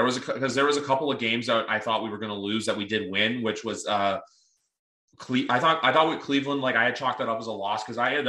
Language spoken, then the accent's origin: English; Canada; as a Canadian